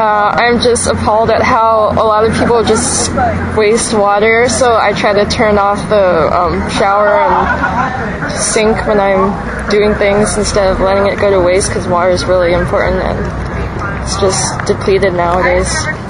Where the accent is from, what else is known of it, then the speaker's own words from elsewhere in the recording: Oceanside, California, United States; I'm from Oceanside, California.